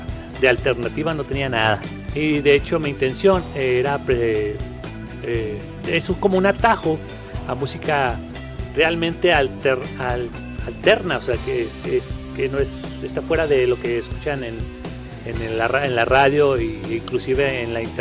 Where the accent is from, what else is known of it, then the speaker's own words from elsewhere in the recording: Chihuahua, Mexico; also born or lived in Monterrey; yo soy originario de Chihuahua, al norte de México. La mitad de mi vida también la he vivido en Monterrey, Nuevo León, ya que mi papá es de ahí, mi mamá es de aquí, de Chihuahua, y se conocieron precisamente en Monterrey.